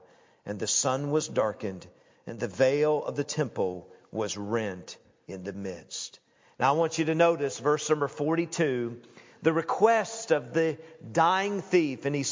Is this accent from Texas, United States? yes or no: no; Knoxville, Tennessee, United States; I grew up in Knoxville, Tennessee, as most of you know, and I grew up in what's called the Bible Belt.